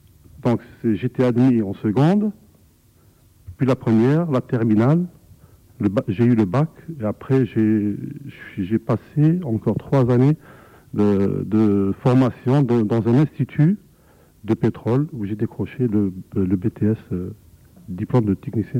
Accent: Oran, Oran Province, Algeria; Je suis algérien, plus exactement d'Oran, la capitale de l'ouest du pays qui se situe à 450 km d'Alger. J'ai vécu dans un quartier qui s'appelle José Maraval, en plein centre de la ville.

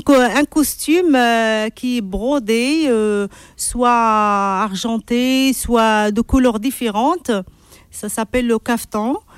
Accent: Morocco; moved away as an adult; now in France; Je suis marocaine.

